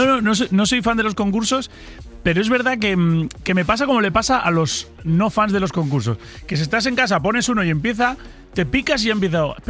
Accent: Catalonia, Spain; Pero luego me dicen, bueno, pero tú eres catalán. Digo, sí, soy catalán.

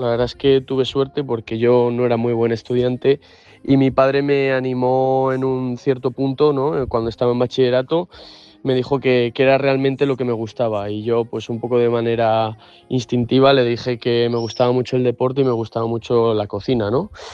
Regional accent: Tudela de Duero, Castile and León, Spain; soy de Tudela de Duero, un pueblo de Valladolid. Tengo 25 años

